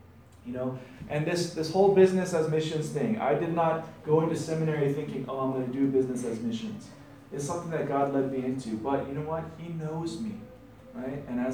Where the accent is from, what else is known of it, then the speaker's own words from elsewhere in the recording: United States; just because I speak English, just because I'm an American, I was treated like so well.